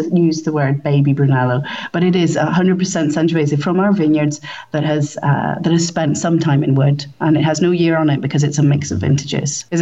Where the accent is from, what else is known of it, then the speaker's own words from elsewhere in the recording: Scotland, United Kingdom; now in Italy; I'm from Scotland, and I grew up with Italy-loving parents.